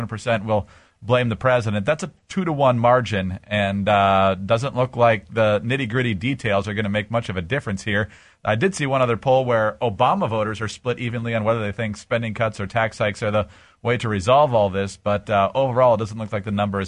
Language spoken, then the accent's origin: English; Michigan, United States; But if it actually happens in my home state of Michigan, over the moon.